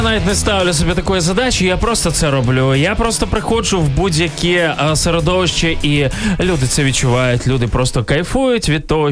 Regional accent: Ivankiv, Kyiv Oblast, Ukraine; Ну, я з Іванкова.

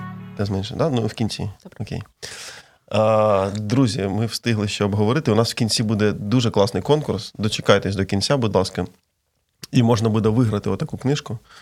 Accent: Kherson, Kherson Oblast, Ukraine; я з Херсона сам

